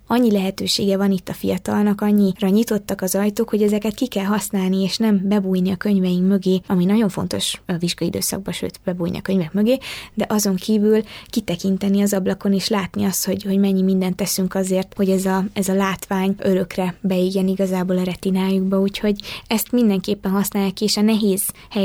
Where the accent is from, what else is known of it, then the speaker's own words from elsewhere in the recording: Odorheiu Secuiesc, Harghita, Romania; Nem, én székelyudvarhelyi vagyok